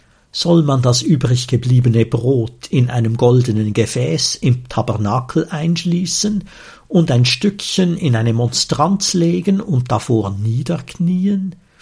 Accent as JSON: {"language": "German", "country": "Switzerland", "said": "Manchmal stimmt das auch, bei uns in der Schweiz."}